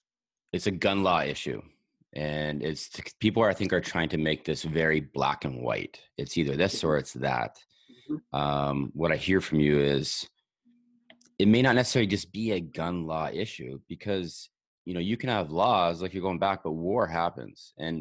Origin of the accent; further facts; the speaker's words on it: British Columbia, Canada; so I'm a Canadian. Actually, I grew up just north of where you grew up in Seattle. I'm on Vancouver Island.